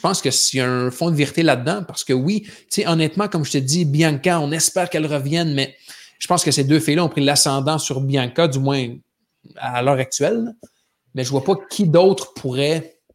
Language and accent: French; Canada; Puis en tant que Canadien